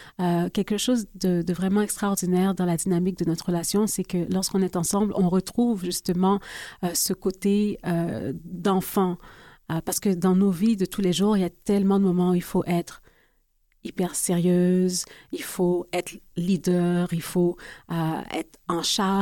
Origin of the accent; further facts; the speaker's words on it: Quebec, Canada; born there; J'aime dire que je suis haïbécoise parce que je suis née au Québec, mais mes parents viennent d'Haïti.